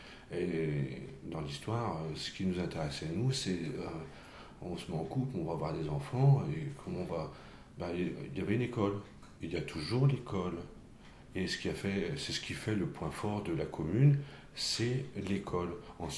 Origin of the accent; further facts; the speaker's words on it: Château-Thierry, Hauts-de-France, France; Moi, je suis de Château-Thierry, donc de 15 km d'ici.